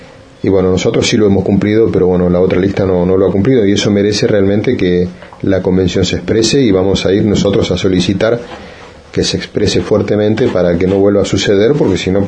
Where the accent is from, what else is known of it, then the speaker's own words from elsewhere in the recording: Santa Cruz, Argentina; somos todos argentinos y que somos santacruceños